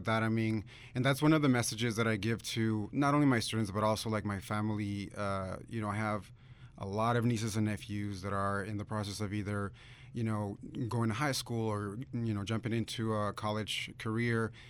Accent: San Luis, Arizona, United States; I was born and raised here in the Yuma area. I was born in Yuma. I grew up in San Luis, Arizona, so I'm definitely a product of my own district.

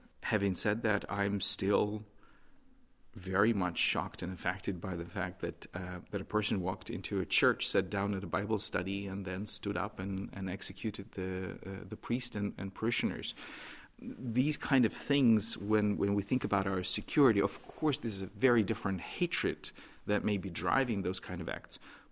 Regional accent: Belarus; now in United States; I grew up in the former Soviet Union. I grew up in Belarus. I've had firsthand experiences of anti-Semitism my entire childhood and teen life and the early adult life as well.

